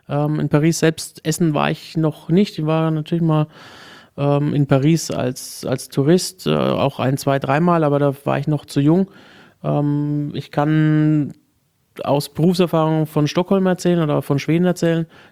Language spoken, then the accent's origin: German; Unterpleichfeld, Bavaria, Germany; Ja, ich bin 15 Kilometer von Würzburg aufgewachsen. In Unterbleichfeld, ist eigentlich bekannt für Sauerkraut.